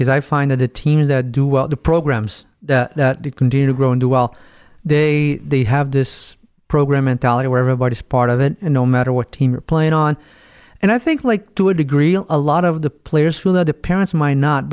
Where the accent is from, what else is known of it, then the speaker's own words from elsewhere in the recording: Brazil; now in United States; when I moved from Brazil to Tennessee, so I got in, obviously playing Brazil, I knew how to kick a soccer ball, right?